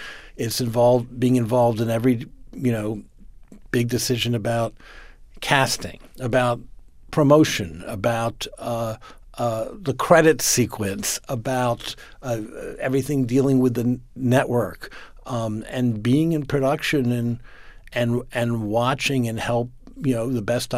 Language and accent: English; Washington, District of Columbia, United States; I grew up in Washington, and long before, obviously, I was a journalist or writing about politics.